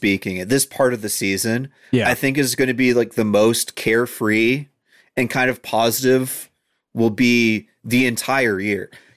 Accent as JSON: {"language": "English", "town": "Dawson Creek", "region": "British Columbia", "country": "Canada", "tie": "born or raised there", "said": "So, like, growing up in Dawson Creek, we never switched times."}